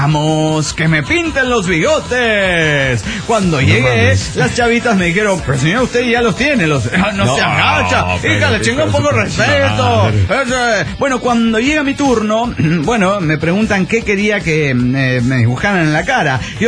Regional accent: Cali, Valle del Cauca, Colombia; born or raised there

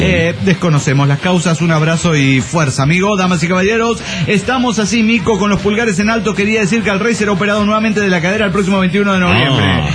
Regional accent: Cochabamba, Bolivia; de Cochabamba, Bolivia.

